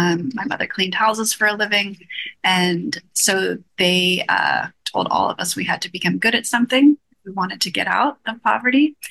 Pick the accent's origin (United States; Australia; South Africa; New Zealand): United States; Washington, District of Columbia; And I'm originally from Washington, D.C.